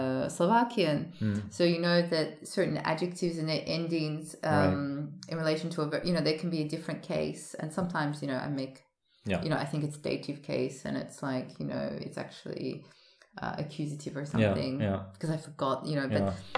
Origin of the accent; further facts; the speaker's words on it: Australia; I had a Russian surname until I was 17 and a half. But even as a teenager growing up in Australia